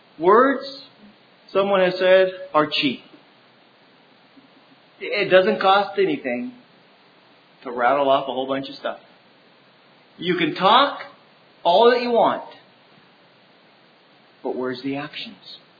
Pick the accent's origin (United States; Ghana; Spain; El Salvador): El Salvador; trying to learn Spanish language, even though I was raised in El Salvador, I struggle with it.